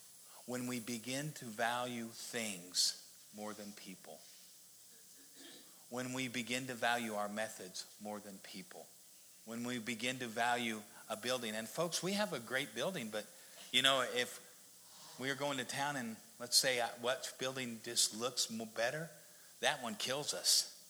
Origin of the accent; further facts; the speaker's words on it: Missouri, United States; we're from Missouri, but we have friends that live in South Dakota.